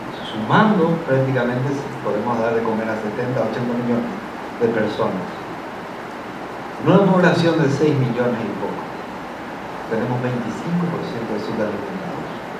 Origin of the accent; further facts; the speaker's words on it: Paraguay; Yo soy paraguayo, de frente, sí.